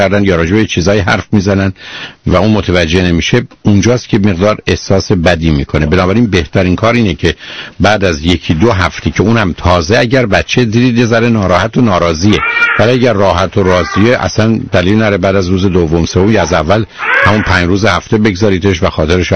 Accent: Iran; بهتره ما که ایرانی هستیم در یه محیطی مثلا مثل امریکا هستیم

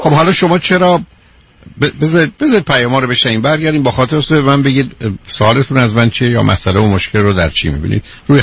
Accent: Iran; منم که ایرانی هستیم

